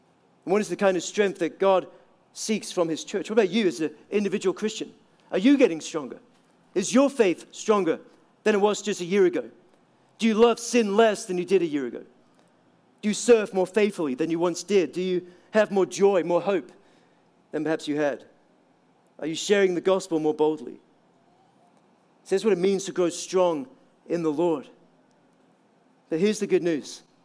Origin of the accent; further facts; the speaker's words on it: Aberdeen, Scotland, United Kingdom; the city I grew up in Aberdeen